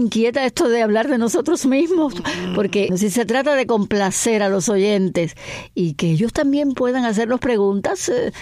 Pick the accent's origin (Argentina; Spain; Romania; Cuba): Cuba; Holguín; Yo nací en Holguín. Mi padre era médico. Él me recibió. Él fue el partero de mi madre. Nací en Holguín, vivía frente al Parque San José